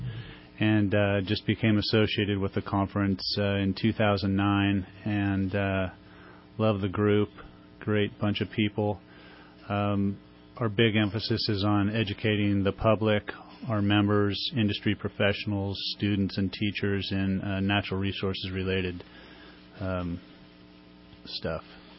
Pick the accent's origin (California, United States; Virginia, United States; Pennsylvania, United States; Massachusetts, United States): California, United States; Yeah, no, I'm from Sonoma County originally, so wine and dairy, farming.